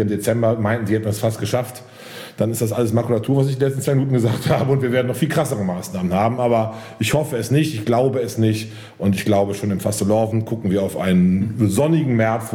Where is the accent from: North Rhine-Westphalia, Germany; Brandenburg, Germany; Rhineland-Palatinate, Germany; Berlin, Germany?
North Rhine-Westphalia, Germany; Cologne; Als Kölner